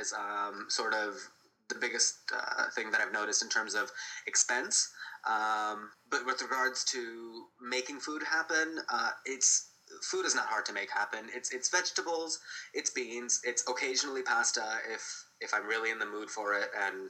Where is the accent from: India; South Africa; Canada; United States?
India; South India; And I was raised in South India where rice is the center of your meal